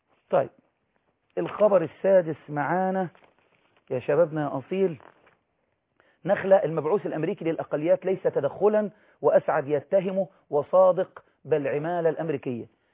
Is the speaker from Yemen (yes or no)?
no; Egypt; وانا مصري مسلم عايش في مصر